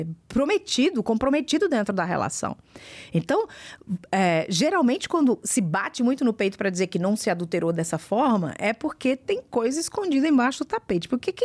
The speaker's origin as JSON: {"language": "Portuguese", "region": "Pernambuco", "country": "Brazil", "said": "eu sou uma nordestina, sou pernambucana"}